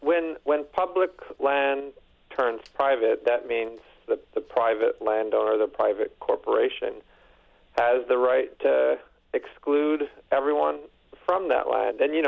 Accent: Buffalo, New York, United States; Because, I mean, you know, I grew up in Buffalo, New York. I don't even know where the nearest trail is.

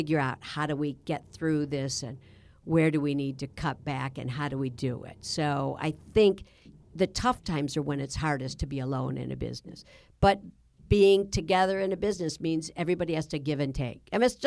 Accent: Midwest, United States; And we're both from the Midwest, which I think we're both really hardworking.

